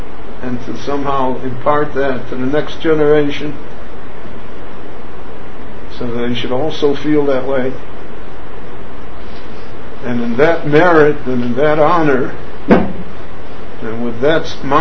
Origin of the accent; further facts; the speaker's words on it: United States; I come from America where not only they give you a bag, they carry it out in the car and put it.